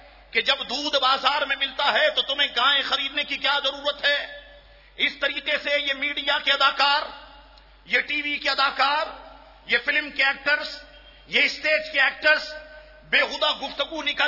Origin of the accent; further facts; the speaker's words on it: Karachi, Sindh, Pakistan; میں بھی اسی کراچی میں پیدا ہوا ہوں اور اسی شہر میں بڑا ہوا ہوں